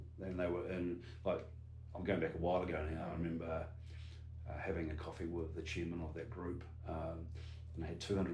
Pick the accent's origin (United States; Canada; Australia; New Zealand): New Zealand; I'm from New Zealand, cool.